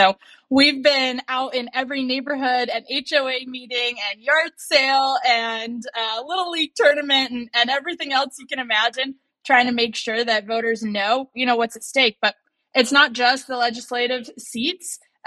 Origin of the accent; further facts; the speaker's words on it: Midwest, United States; now in Seminole County, United States; You know, growing up in the Midwest, you're really surrounded by that kind of agriculture, and you're always kind of thinking about where food production is coming and going.